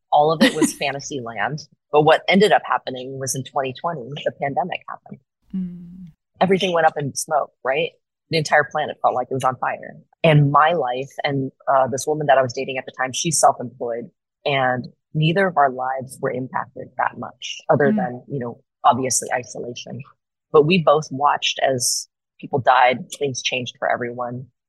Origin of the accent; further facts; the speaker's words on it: Portland, Oregon, United States; And Portland is my hometown. And it was getting like crapped on every day in the media.